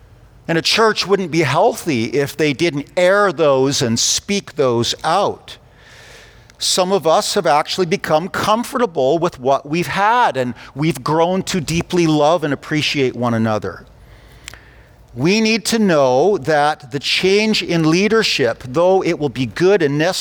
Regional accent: Calgary, Alberta, Canada; So, when I moved from Haysboro in South Calgary to Lakeview, I was in grade 3. Moving from Haysboro to Lakeview meant we lived in a different house on a different street.

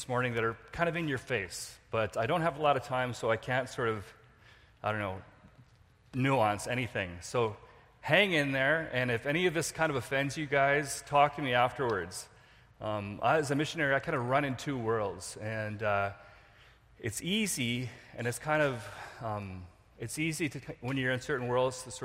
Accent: Douglas Lake, British Columbia, Canada; I grew up on the Douglas Lake Reserve in the 70s. My parents were up here as missionaries.

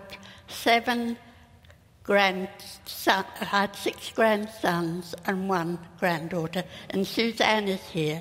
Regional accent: London, Ontario, Canada; Well, I grew up in the London area.

